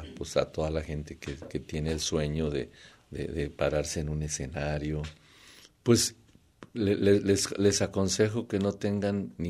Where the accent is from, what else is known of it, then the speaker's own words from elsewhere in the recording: Tlaquepaque, Jalisco, Mexico; yo nací alfarero, tú sabes, nací en Tlaquepaque, sigo viviendo en Tlaquepaque, tengo mi taller de cerámica todavía.